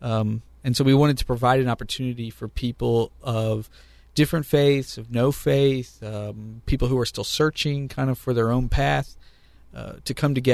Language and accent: English; Jackson, Missouri, United States; I grew up in Southeast Missouri, grew up in Jackson, and have been raised in this area.